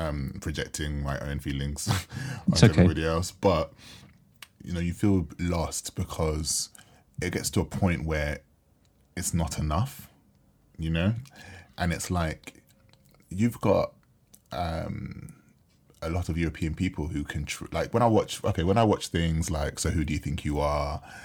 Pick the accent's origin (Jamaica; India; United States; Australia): Jamaica; I am Jamaican by way of Accra, you know what I mean?